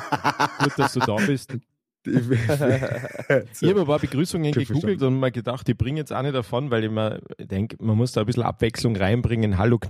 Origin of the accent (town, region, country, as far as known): Austria